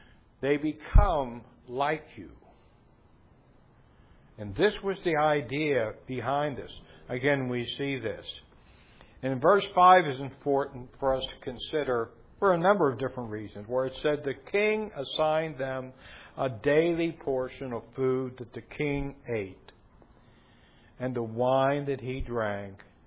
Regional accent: United States; when I grew up in America, you can be whatever you want to be

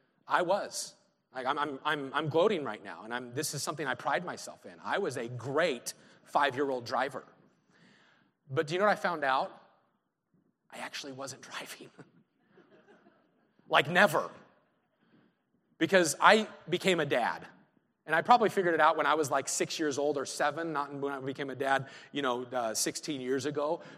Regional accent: Greeley, Colorado, United States; we grew up in Greeley, Colorado, farming town.

